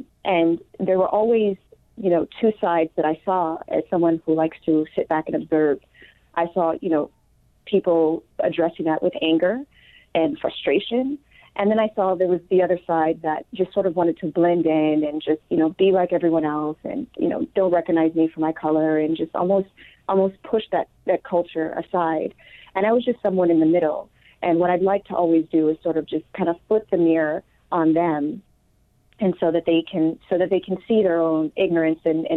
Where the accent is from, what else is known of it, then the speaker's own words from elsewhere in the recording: Rochester, New York, United States; Well, I grew up in the inner city of Rochester